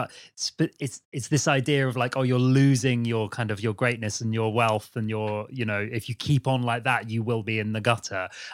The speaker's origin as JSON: {"language": "English", "town": "Brighton", "region": "South East England", "country": "United Kingdom", "said": "Now, Petros, I'm from Brighton."}